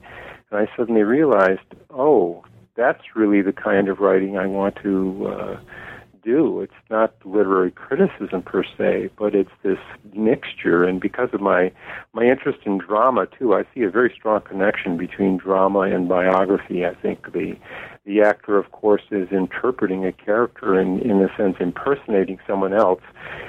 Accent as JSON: {"language": "English", "town": "Detroit", "region": "Michigan", "country": "United States", "tie": "born or raised there", "said": "I grew up in Detroit, Michigan, and went to Michigan State University as an undergraduate"}